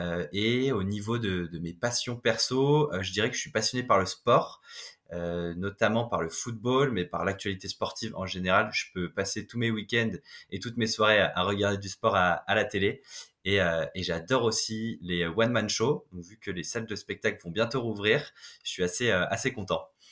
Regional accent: Lille, Hauts-de-France, France; j'ai 24 ans, comme je disais juste avant, je suis originaire du Nord, de Lille plus précisément, où j'ai vécu pendant quasiment 20 ans

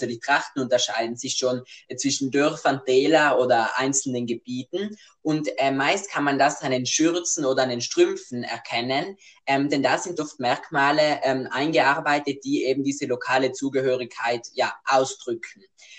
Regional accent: Trentino-Alto Adige, Italy; über die verschiedenen Traditionen da bei uns in Südtirol reden

